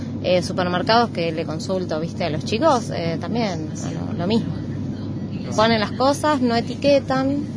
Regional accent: Buenos Aires, Argentina; Sí, estoy de vacaciones acá en el Bolsón. Vengo de Buenos Aires, de zona sur.

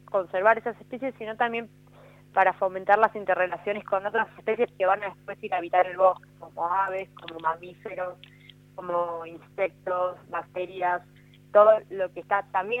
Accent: Bariloche, Río Negro, Argentina; que somos de Bariloche

